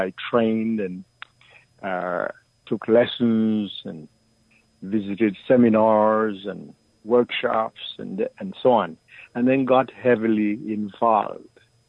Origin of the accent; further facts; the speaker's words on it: Nevis, St. Kitts & Nevis; When I grew up, my father, we grew up in Nevis.